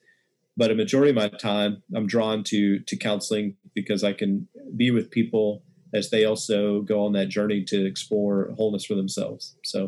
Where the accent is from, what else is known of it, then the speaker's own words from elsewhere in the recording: Texas, United States; I grew up in West Texas, and real small town. You know, we didn't even have like a stoplight in the town, and didn't have locks on our lockers.